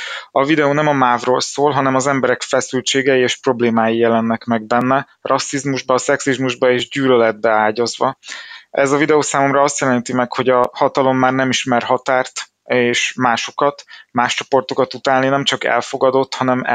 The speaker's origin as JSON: {"language": "Hungarian", "region": "Budapest", "country": "Hungary", "said": "kiderült, hogy csepeli vagyok"}